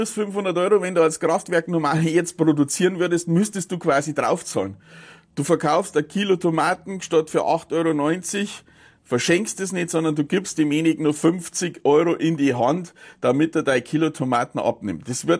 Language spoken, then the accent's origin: German; Bavaria, Germany; wie bei uns im Chiemgau vor kurzem der Strom ausgefallen ist